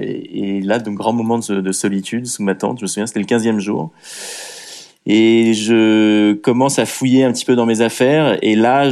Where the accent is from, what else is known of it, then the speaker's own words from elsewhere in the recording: France; moi, je suis français. On parlait en anglais tous les deux. C'est pas notre langue maternelle